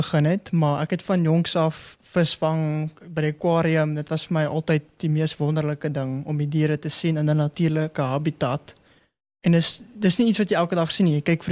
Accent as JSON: {"language": "Afrikaans", "town": "Cape Town", "region": "Western Cape", "country": "South Africa", "said": "Ok oom, so ek is van Kaapstad af. Ek bly so 20 kilo's buitenrits by Durbanville."}